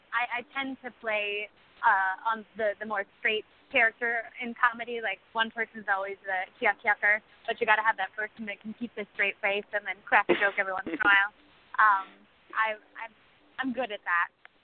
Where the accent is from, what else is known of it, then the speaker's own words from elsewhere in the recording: Oklahoma, United States; I recently just got to do Mary Poppins back in my home state of Oklahoma